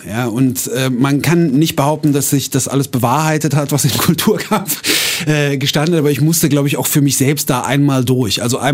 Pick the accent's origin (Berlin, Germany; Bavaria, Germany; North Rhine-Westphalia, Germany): North Rhine-Westphalia, Germany; Eschweiler; Ich bin in Eschweiler im Rheinland aufgewachsen, tut mir leid.